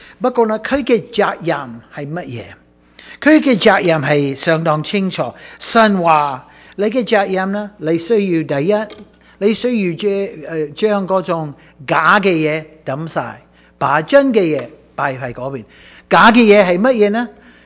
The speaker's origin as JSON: {"language": "Chinese", "country": "United States", "said": "我是美国来的"}